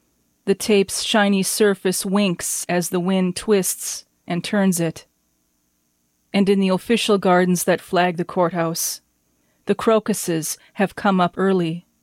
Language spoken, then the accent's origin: English; Esko, Minnesota, United States; I'm from Esko, Minnesota